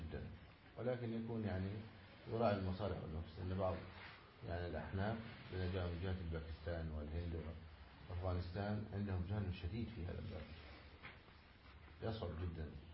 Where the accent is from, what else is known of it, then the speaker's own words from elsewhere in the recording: Upper Egypt, Egypt; يشبه العصيبة التي عندنا في الصعيد